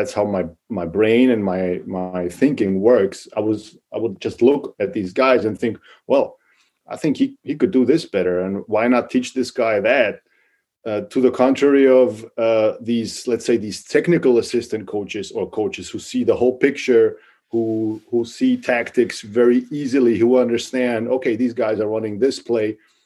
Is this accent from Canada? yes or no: no; Austria; So I combined it with going back to my home country, back to Austria